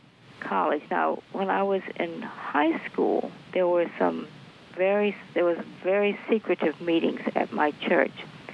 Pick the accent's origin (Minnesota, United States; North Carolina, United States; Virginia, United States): Virginia, United States; Arlington; I grew up in Arlington, Virginia, which was definitely the South.